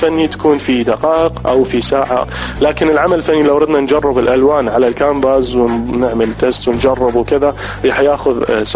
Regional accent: Iraq

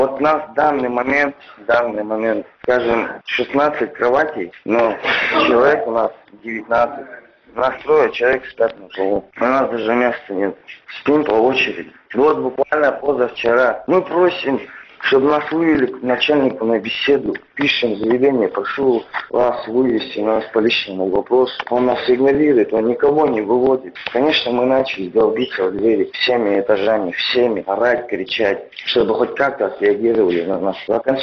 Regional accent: Russia; also born or lived in Armenia; Лицо без гражданства, у меня никогда не было паспорта. Я родился только в Армении, всю жизнь прожил в России.

